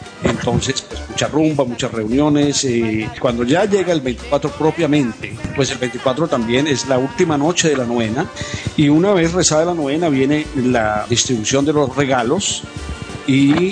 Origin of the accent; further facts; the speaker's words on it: Huila, Colombia; now in United States; En una región muy grande que es en mi tierra, el Huila